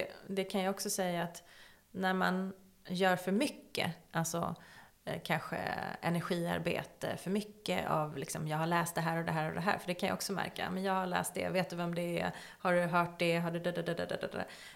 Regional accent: Sweden; born there; Jag föddes i Sverige. Min mamma var gravid.

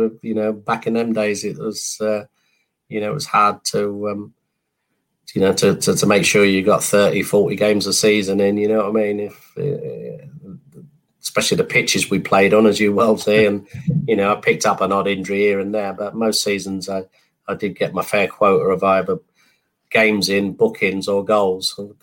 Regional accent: London, United Kingdom; moved away as an adult; So yeah, that's when I went from being a Londoner to a Northerner. Now I've been in the North probably 31 years and 29 in London.

